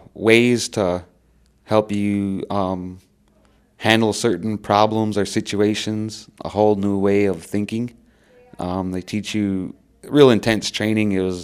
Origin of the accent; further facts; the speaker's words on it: Minnesota, United States; I come from the Lower Sioux Indian community in southwestern Minnesota. Lower Sioux, it's a really small community of 800 to 900